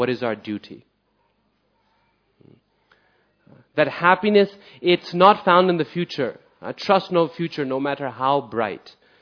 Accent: Boise, Idaho, United States; And he came to one to my hometown in Boise, Idaho.

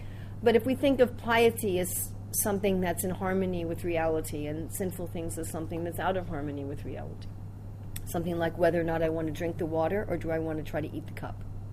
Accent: United States; So like in this life, I'm a white American woman. Did you say I was from America? They all figured that out after 5 minutes of my accent

